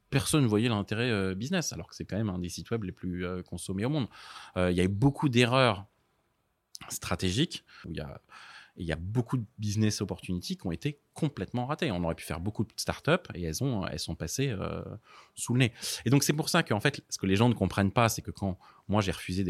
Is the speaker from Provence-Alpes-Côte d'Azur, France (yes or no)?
no; Paris, Île-de-France, France; j'ai grandi à Paris dans le 13e.